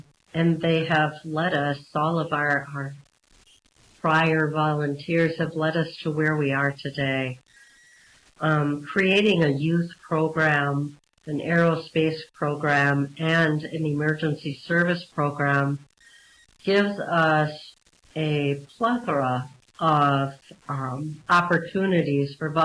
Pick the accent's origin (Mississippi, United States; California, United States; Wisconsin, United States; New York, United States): Wisconsin, United States; Chippewa Falls; now in Hebron, United States; Well, I hail from the great state of Wisconsin. I was born and raised in Chippewa Falls. I now live just over the border in Hebron, Illinois, with my husband.